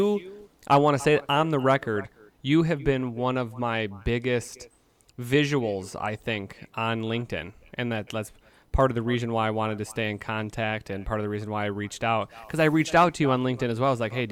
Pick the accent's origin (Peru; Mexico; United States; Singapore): United States; Lansing, Michigan; also born or lived in Detroit; I was from Lansing, then went to Detroit.